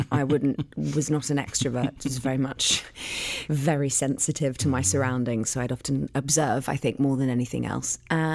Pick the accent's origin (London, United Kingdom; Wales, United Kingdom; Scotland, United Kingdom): London, United Kingdom; So I was born and raised in London. My mum is from Manchester, north of England, and she is a motivational speaker.